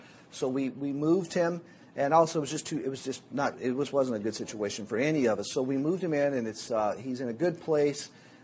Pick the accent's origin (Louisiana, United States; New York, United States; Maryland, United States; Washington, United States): Louisiana, United States; also born or lived in Tennessee; I grew up in Louisiana. I was born in Tennessee. I grew up in Louisiana.